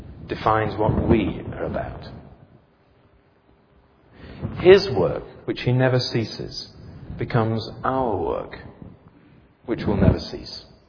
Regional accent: Yorkshire and the Humber, United Kingdom; I was born in Yorkshire, and I am a Yorkshireman.

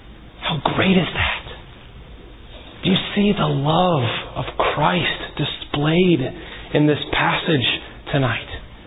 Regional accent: West Virginia, United States; Now, I'm from West Virginia.

